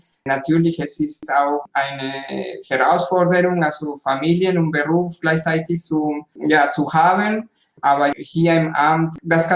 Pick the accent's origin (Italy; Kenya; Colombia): Colombia; moved away as an adult; also born or lived in France; now in Saarbrücken, Germany; Ich komme aus Kolumbien. Dort habe ich internationale Beziehungen studiert. Danach hatte ich weiter in Frankreich und Deutschland studiert, mit dem Ziel, Nachhaltigkeit voranzutreiben. Und das hat mich nach Saarbrücken gebracht, wegen der Universität.